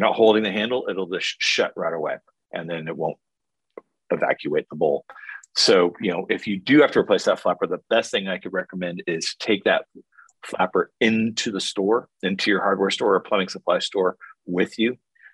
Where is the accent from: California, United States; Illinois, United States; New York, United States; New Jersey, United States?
California, United States; San Francisco; But I remember fixing toilets that, born and raised in San Francisco, and I was working on toilets